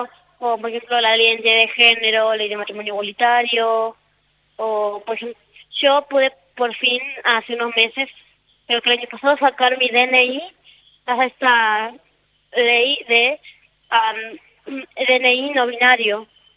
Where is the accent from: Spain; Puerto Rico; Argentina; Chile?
Argentina; Jujuy; born there; yo soy una chica trans no binaria, nací acá en Jujuy